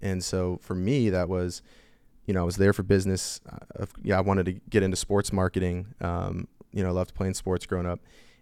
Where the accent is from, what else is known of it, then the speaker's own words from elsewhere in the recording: Gainesville, Virginia, United States; Yeah, I'm a Nova native. It's rare.